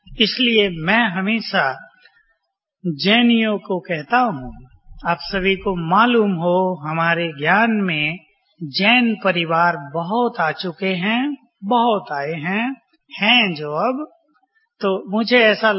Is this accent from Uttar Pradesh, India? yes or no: no; Delhi, India; जब मैं छोटा था और रजौरी गार्डन दिल्ली में रहता था